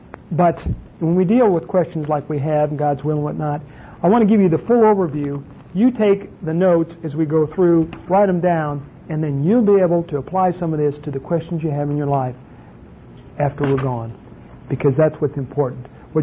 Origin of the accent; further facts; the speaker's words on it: the North, United States; now in Texas, United States; But I'm not originally from Texas. I was born and reared, of course I don't ever admit this when I'm around Texans, but I was born and reared in the North. I'm a Yankee.